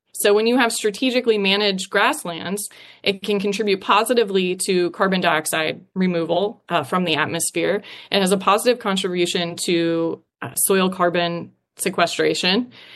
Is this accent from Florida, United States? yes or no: yes; Fort Pierce, Florida, United States; growing up in Florida and being a Floridian and caring very much about the state, I grew up in Fort Pierce surrounded by cattle ranches.